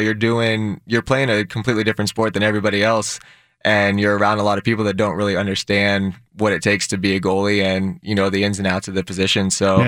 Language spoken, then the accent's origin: English; Tampa, Florida, United States; born or raised there